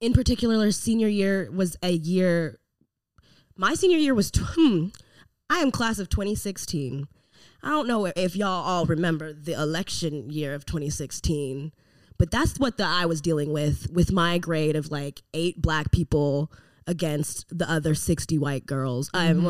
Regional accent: the South, United States; we grew up in the South and it was at Church of Christ

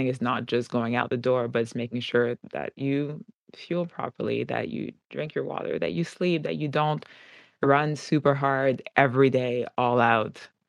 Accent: Montreal, Quebec, Canada; now in Sudbury, Canada; I was born and raised in Montreal.

